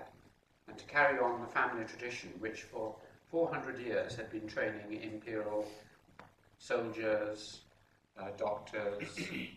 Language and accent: English; England, United Kingdom; I myself was deeply shaped by that history, obviously, because I'm an Englishman.